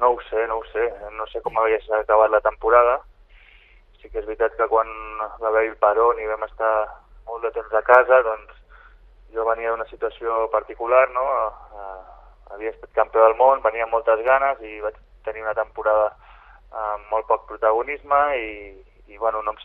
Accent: Badalona, Catalonia, Spain; Al final jo vaig créixer allà, soc de Badalona

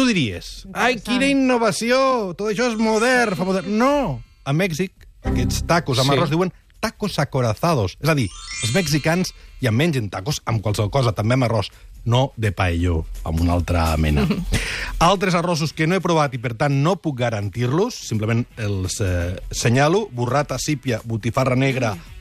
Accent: Vila-real, Valencian Community, Spain; igual és el meu poble de Vila-real, que la gent, la resta...

